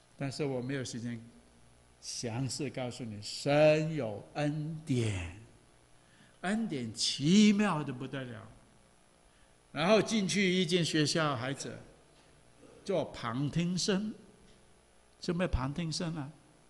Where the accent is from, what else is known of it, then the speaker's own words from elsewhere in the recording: Hong Kong; born there; 那我是港澳同胞，我是香港出生的啊